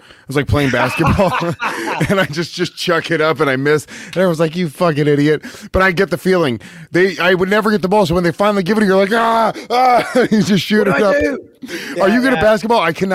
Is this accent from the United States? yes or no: yes; United States; I think the fact that I'm American and I grew up at the very least playing with my friends, like we'd go to the court and play